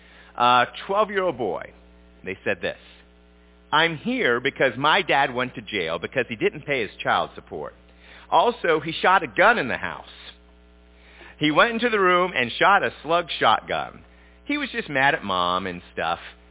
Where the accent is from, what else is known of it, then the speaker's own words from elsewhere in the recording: Smithville, United States; I grew up in Smithville, not far from here, about 2,000 people in Smithville.